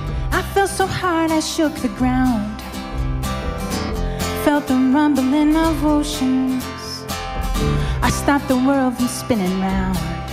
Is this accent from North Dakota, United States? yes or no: yes; Fargo, North Dakota, United States; now in Minneapolis, United States; I come from Fargo. I live in Minneapolis now with these guys.